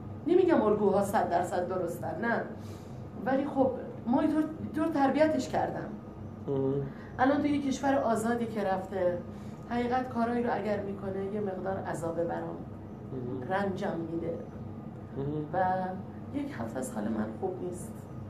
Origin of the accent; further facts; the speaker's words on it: Khuzestan, Iran; من از خوزستان میام، 16 روز اومدم.